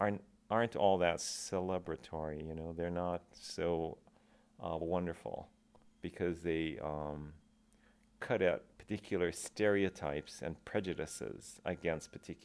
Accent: Aiea, Hawaii, United States; I grew up in Aiea Plantation, and the camp that I grew up in was largely Japanese, but also some Chinese and Portuguese.

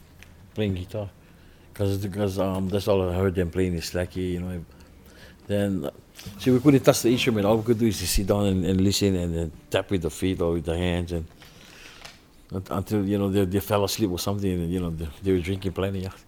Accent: Kalapana, Hawaii, United States; also born or lived in Pahala; I grew up on the Big Island. I was born in a place called Pahala. It's in the Kau district. And then moved to Kalapana, which is about 60 miles away, I think.

